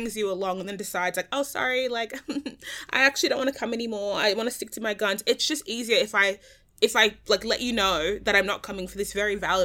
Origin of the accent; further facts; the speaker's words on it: Sydney, New South Wales, Australia; how we're all from Sydney